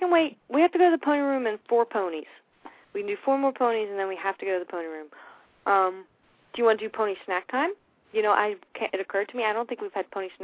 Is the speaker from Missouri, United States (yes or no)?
no; New Jersey, United States; I'm from Jersey.